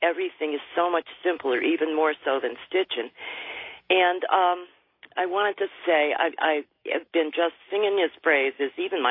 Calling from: Manchester, Connecticut, United States; from Manchester, Connecticut.

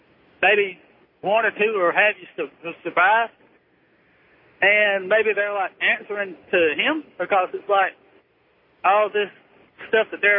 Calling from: North Carolina, United States; I'm calling from North Carolina.

